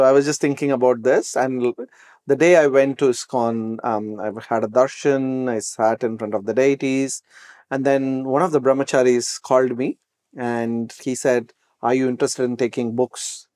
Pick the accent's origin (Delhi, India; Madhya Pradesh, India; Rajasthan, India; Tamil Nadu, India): Tamil Nadu, India; Thanjavur; I was born in Tanjore. It's a small town. Grew up in a very tight nuclear family. Had a lot of friends and relatives in a very small town. Was born in a bit, Smartha Brahmana background.